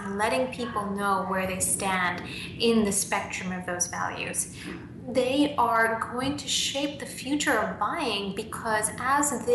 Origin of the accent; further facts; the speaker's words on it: Nigeria; also born or lived in Zimbabwe / Vietnam / Bangladesh / India; I grew up in Nigeria, Zimbabwe, Vietnam, Bangladesh, and India